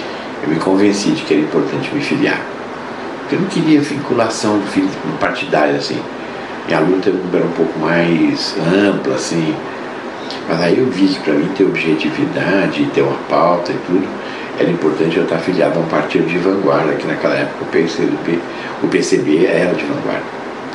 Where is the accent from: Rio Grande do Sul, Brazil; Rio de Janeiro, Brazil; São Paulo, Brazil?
São Paulo, Brazil; Santos; Olha, Santos, que é a cidade de onde eu venho, uma cidade muito politizada. Na rua que eu morava tinha os líderes portuários, nasci na época da guerra, e meu pai foi um revolucionário constitucionalista, minha mãe era educadora.